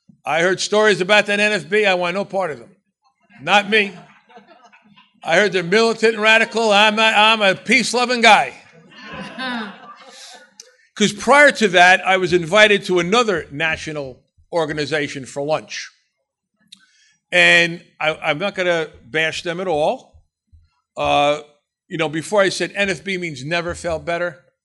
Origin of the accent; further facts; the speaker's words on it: New Jersey, United States; We could talk that way. We're from New Jersey, you know.